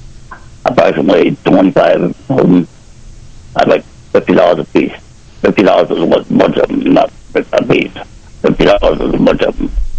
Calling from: Bath, New York, United States; Bath, New York.

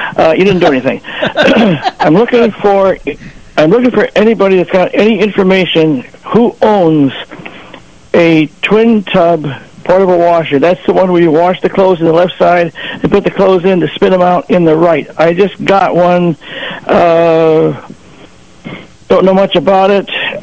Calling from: Williamsport, Pennsylvania, United States; Calling from Williamsport, Pennsylvania, Jimmy.

